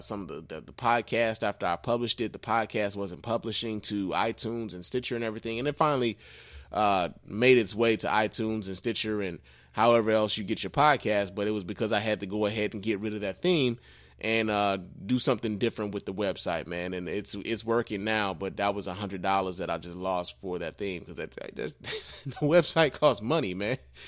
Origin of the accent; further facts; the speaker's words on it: Chicago, Illinois, United States; And I got a video of some guy from Chicago. He's from my hometown.